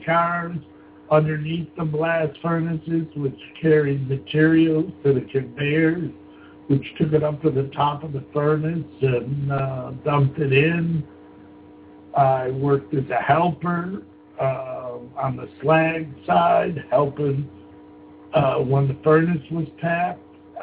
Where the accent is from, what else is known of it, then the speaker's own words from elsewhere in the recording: Buffalo, New York, United States; I loved growing up in St. Gerard's Parish in Buffalo, New York. That was a really wonderful place to grow up.